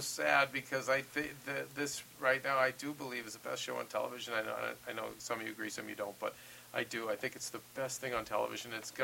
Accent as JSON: {"language": "English", "town": "Jersey Shore", "region": "New Jersey", "country": "United States", "said": "I'm from the Jersey"}